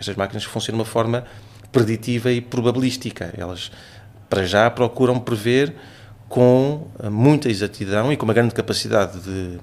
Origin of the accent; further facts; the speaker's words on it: Sesimbra, Setúbal, Portugal; sou um peixito, quer dizer que sou de Sesimbra